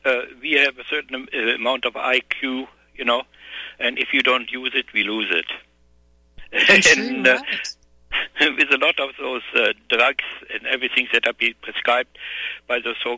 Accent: Germany; English is a second language; when I grew up in Germany after the war

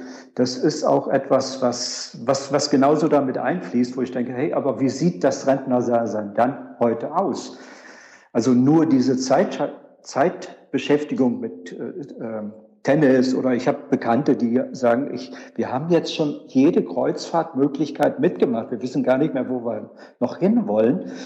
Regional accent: Hesse, Germany; now in Berlin, Germany; wo ich herkomme, das ist jetzt aktuell Berlin, aber die meiste Zeit meines Lebens habe ich in der Nähe von Kassel verbracht.

